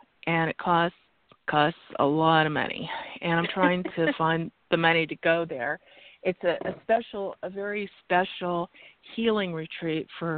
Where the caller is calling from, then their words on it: Arizona, United States; from Arizona.